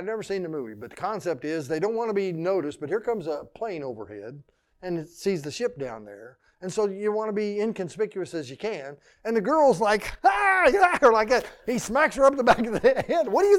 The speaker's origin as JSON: {"language": "English", "town": "Forsyth", "country": "United States", "tie": "born or raised there", "said": "When I grew up in Forsyth"}